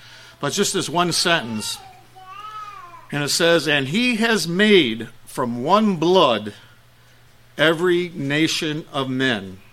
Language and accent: English; South Dakota, United States; also born or lived in Chicago; I was born in Chicago. I was raised mostly in South Dakota, but I do have some Southern blood in me because my grandparents were from Arkansas and Alabama.